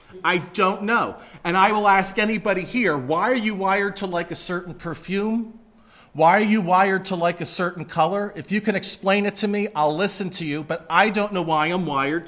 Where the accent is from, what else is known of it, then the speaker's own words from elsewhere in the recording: Cherry Hill, New Jersey, United States; also born or lived in Camden; I was born in Camden. I grew up in Cherry Hill, and I'm an oboist in the Baltimore Symphony.